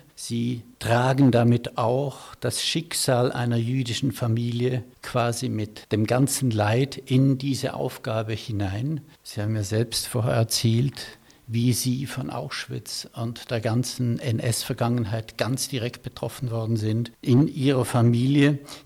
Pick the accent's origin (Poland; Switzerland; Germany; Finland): Switzerland; Ich spreche hier als Schweizer.